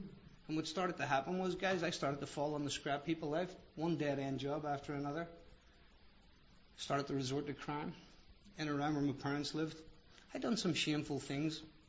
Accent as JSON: {"language": "English", "town": "Belfast", "region": "Northern Ireland", "country": "United Kingdom", "said": "I'm Irish. I like to fight."}